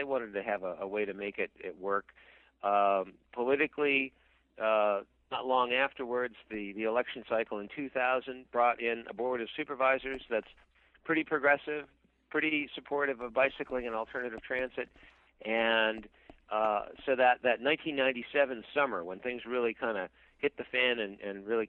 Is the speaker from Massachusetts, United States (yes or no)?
yes; Boston, Massachusetts, United States; now in San Francisco, United States; When I came here from Boston, and the Boston winters are hard and cold, but the Boston summers are pretty heavy and tropical also.